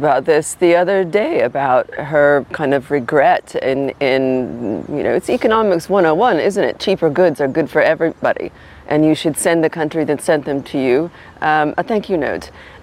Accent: United States; now in United Kingdom; as an American who's been living in the UK and talking to you know, an EMEA client base mainly for such a long time, for over 20 years.

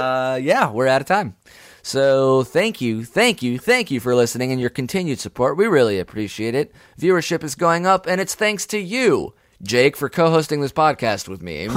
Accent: Duluth, Minnesota, United States; from Duluth.

